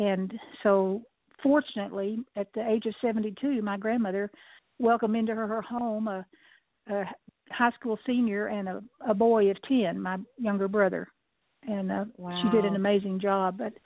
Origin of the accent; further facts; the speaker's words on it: Hamilton, Texas, United States; born there; I was born in Hamilton, Texas, which is a small town about, it's between Brownwood and Waco